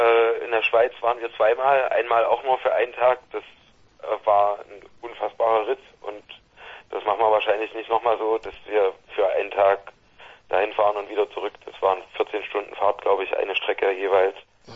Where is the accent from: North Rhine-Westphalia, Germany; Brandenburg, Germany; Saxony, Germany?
Saxony, Germany; Hausdorf; also ich komme direkt aus dem Dorf, aus Hausdorf